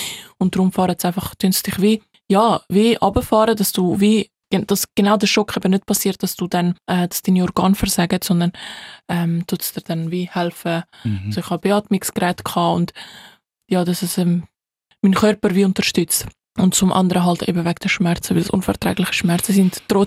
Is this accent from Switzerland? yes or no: yes; Switzerland; born there; also ich bin ja in der Schweiz geboren und für mich ist Schweiz mein Zuhause